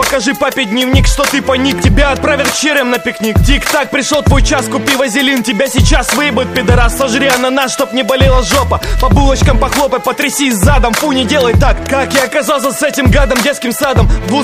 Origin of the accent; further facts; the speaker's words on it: Simferopol, Crimea, Ukraine; Я из Симферополя, а значит всем будет жопа